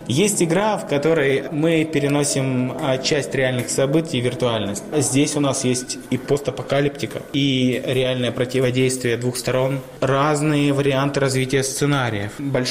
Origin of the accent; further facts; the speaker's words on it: Russia; Я вообще из России.